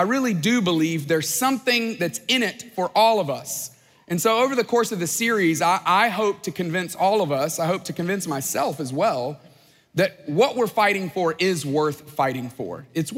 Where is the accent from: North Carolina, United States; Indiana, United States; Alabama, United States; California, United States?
Alabama, United States; I am from Alabama, and so I came the other way. But that's great. It's a great state, wonderful people.